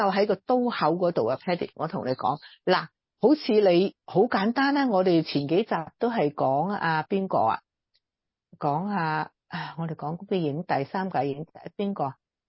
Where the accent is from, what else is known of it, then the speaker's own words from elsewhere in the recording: China; 我都系中国出身啦，